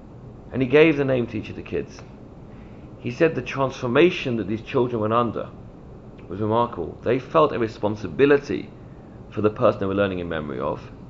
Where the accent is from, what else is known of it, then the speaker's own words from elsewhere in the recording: London, United Kingdom; I came back down to my hometown in London